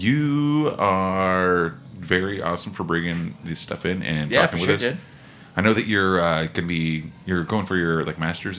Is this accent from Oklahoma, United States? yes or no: yes; Oklahoma, United States; I'm from Oklahoma. They're all like chili cheese dogs with like grilled onions and shit like that.